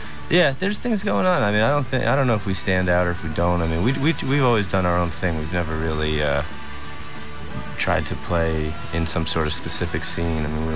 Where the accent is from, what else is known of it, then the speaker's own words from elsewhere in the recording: United States; I don't know, we're Americans, so we grew up with this music.